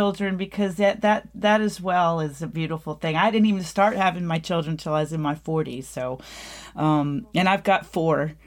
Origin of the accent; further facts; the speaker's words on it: Houston, Texas, United States; born there; All the way from LA, but you know, I was born in Houston.